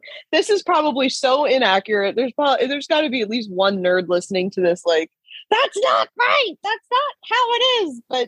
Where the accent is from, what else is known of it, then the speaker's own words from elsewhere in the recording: Ireland; I'm Irish. I don't give a shit about the queen.